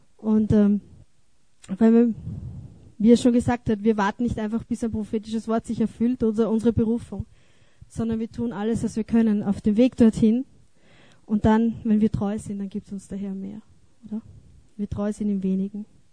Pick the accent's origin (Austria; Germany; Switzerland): Austria; Vienna; Mein Jerusalem war Wien, wo ich aufgewachsen bin.